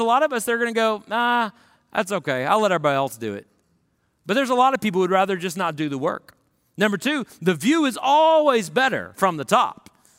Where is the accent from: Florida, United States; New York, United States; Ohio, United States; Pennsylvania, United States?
Florida, United States; now in East Texas, United States; You know, I'm from Florida. We don't have any mountains. For that matter, we live in East Texas.